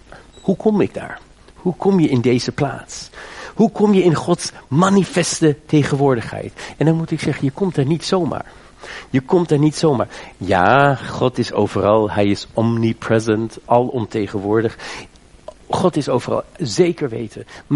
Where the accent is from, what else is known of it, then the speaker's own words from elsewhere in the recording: Germany; Dutch is a second language; now in Netherlands; ik ben in Duitsland opgegroeid. 20 jaar geleden zou ik die shibboleth-test niet overleefd hebben.